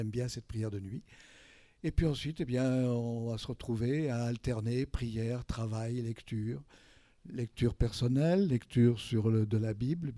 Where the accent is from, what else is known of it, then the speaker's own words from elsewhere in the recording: Saint-Étienne, Auvergne-Rhône-Alpes, France; born there; Je suis né à Saint-Étienne, dans la Loire. Supporter des Verts, comme tout le monde. Je suis rentré à Aiguebelle en 66